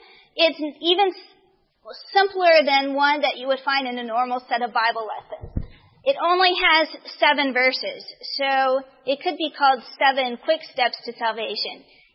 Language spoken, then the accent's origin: English; Arizona, United States; born or raised there